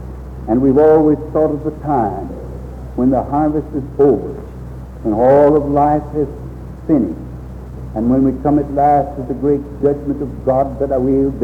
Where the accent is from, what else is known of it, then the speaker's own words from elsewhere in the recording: Florence, Alabama, United States; also born or lived in Giles County, Tennessee; I was born down here in Giles County, right on the line of Giles and Lawrence County, not much more than 80 miles from where we're now living, Sandy. But when I was about 8 years old, my father sold that place and moved away into Alabama, over into Florence, Alabama.